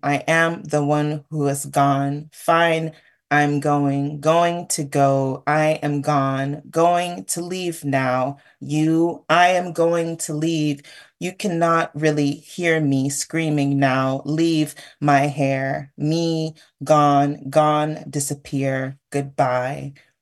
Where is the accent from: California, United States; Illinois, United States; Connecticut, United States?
Illinois, United States; Chicago; It reminds me of growing up in Chicago. My family used to take a couple of kids out of the Robert Taylor homes every summer to go swimming.